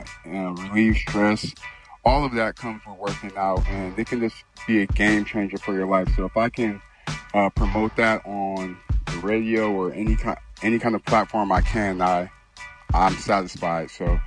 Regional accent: Detroit, Michigan, United States; I'm from Detroit, you know, the west side of Detroit. MSU grad, you know, the best school ever. But, yeah, I live in Arizona now

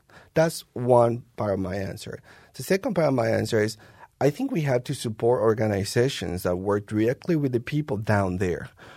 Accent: Colombia; English is a second language; moved away as an adult; now in United States; In my case, I come from Colombia

